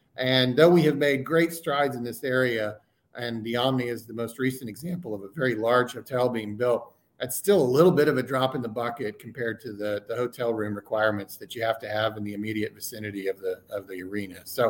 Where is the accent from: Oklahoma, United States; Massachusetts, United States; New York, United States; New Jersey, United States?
Oklahoma, United States; Oklahoma City; You know, I grew up in Oklahoma City, and Oklahoma City in the mid-90s for a white kid from Putnam City North did not really expose you to much hip-hop